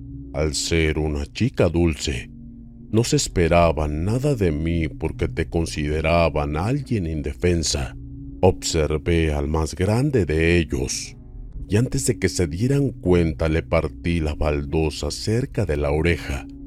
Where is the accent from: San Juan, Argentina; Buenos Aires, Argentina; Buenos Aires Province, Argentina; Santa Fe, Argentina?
Santa Fe, Argentina; Por el acento reconocí que era de Argentina, igual que yo. Yo soy de Santa Fe